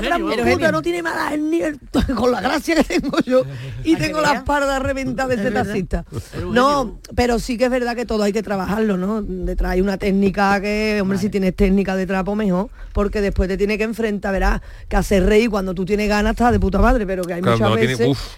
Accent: Seville, Andalusia, Spain; Me crié en el Tardón, coño, si es que me he criado descalza por las calles.

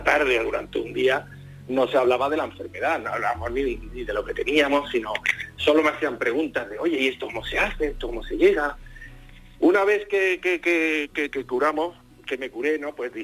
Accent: Jerez, Andalusia, Spain; now in Madrid, Spain; Yo soy de Jerez, como bien sabes, llevo muchos años viviendo en Madrid

